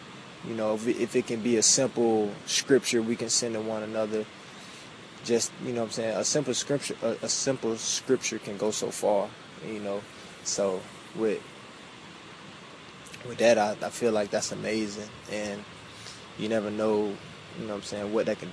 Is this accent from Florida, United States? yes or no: yes; West Palm Beach, Florida, United States; I'm a kid from West Palm Beach, Florida, raised in Belgrade, grew up in a tough environment, you know, lost my dad at 15.